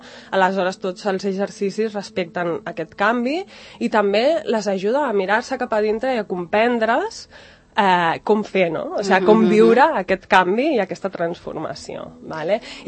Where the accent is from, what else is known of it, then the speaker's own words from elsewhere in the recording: Sant Cugat del Vallès, Catalonia, Spain; En realitat, bàsicament estic a Sant Cugat, perquè jo sóc de Sant Cugat i m'agrada treballar a prop de casa